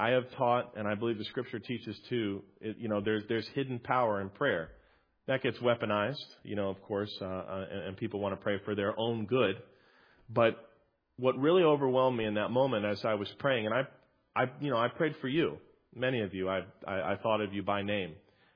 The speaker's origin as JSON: {"language": "English", "town": "Tampa", "region": "Florida", "country": "United States", "said": "You know, I'm from Tampa, where the streets are wide enough for buses, you know, where there's organization and things are spread out."}